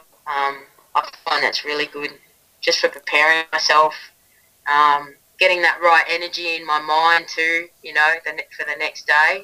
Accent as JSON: {"language": "English", "country": "Australia", "said": "because I am so Australian, it's not funny, but I do love my Latin culture"}